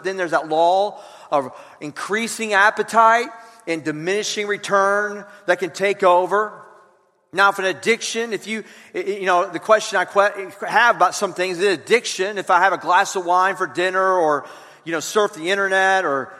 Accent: the South, United States; I chose 120 because we're from the South and we eat healthy, don't we? We're healthy. We're not like those Yankees up north, man.

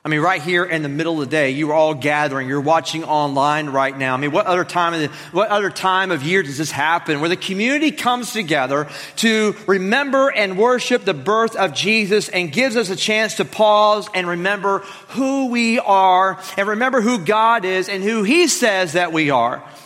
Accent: Fort Walton Beach, Florida, United States; And I grew up in Fort Walton Beach, Florida. It was pretty hot there

